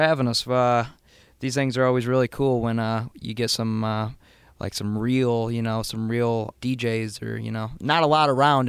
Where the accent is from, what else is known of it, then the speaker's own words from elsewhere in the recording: Otsego, Michigan, United States; from Otsego, Kalamazoo area.